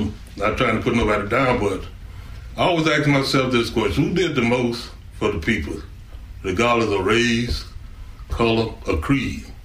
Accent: Memphis, Tennessee, United States; And like you say, I'm from Memphis, Tennessee. And there's a place there called Graceland.

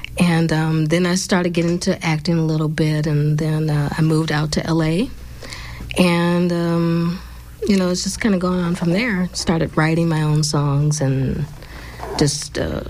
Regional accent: Detroit, Michigan, United States; Yeah, I'm from Detroit, Michigan. Yay, Detroit!

